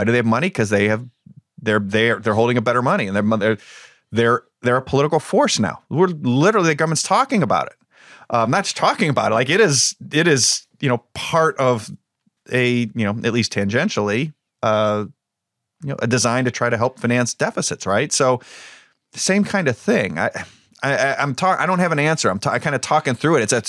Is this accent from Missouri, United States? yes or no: no; Strongsville, Ohio, United States; Look, when in 1992, in my hometown, at this town square, my hometown, Strongsville, Ohio, we had late October